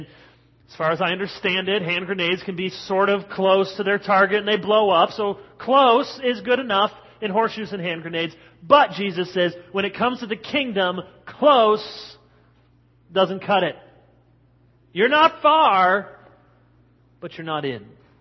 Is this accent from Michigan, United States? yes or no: yes; Grand Rapids, Michigan, United States; growing up in Grand Rapids, our church was pretty much a church in the suburbs.